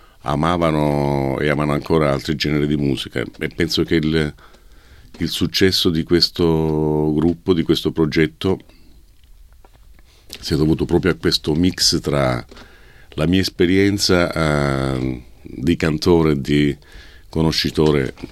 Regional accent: Caulonia, Calabria, Italy; Dal mio paese. E io sono orgoglioso di quella comunità

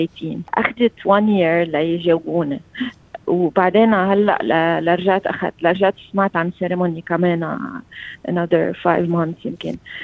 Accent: Lebanon; now in Australia; هلا أكيد دفنتلي إنه أنا لبنانية وصلي قد عايشة بلبنان ولبنان وطني، بس كل ما عايش بأستراليا بحس إنه عم بنغرم أكثر بهالبلد

